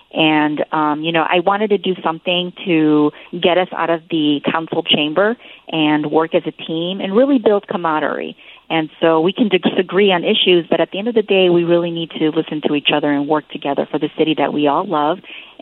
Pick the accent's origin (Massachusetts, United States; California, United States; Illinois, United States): Illinois, United States; Chicago; I know for my mom, who came to this country from Mexico, her dream was to buy a home. I was born in Little Village, but then we moved to Brighton Park, where she bought her very first home.